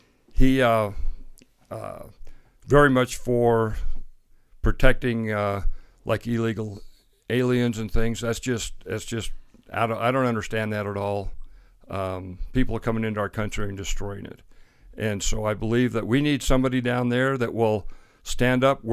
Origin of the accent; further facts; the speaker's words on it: Gillette, Wyoming, United States; Okay. Well, I grew up in Gillette. I was born in Gillette, and my grandfather and great-grandfathers, they homesteaded south of town, so we lived on a ranch.